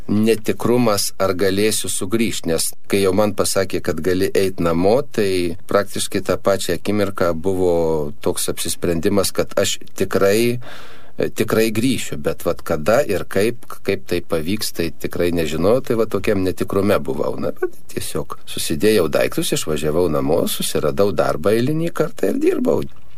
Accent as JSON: {"language": "Lithuanian", "town": "Kaunas", "region": "Kaunas County", "country": "Lithuania", "tie": "born or raised there", "said": "gimiau, užaugau Vilijampolėje, Kaune"}